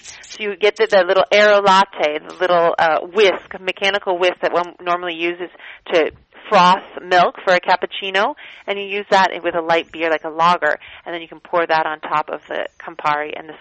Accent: United States; now in Italy; I was shocked as an American to come and find what I figured was the equivalent of Italian Wonder Bread all over the place.

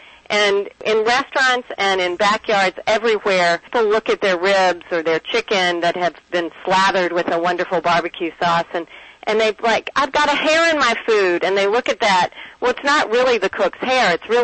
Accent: North Carolina, United States; moved away; I grew up in North Carolina, and that's where I initially fell in love with barbecue. But I had to sort of move away from North Carolina

